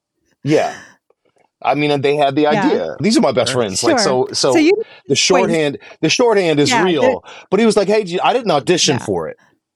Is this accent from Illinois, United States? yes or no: yes; Metropolis, Illinois, United States; I grew up in Southern Illinois. So being, I was born in Metropolis, Illinois, side of Fort Massac.